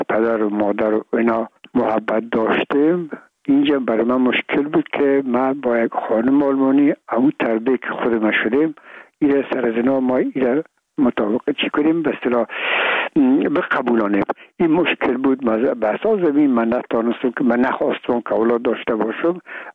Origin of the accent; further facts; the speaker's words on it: Afghanistan; میگم ما افغان هستیم،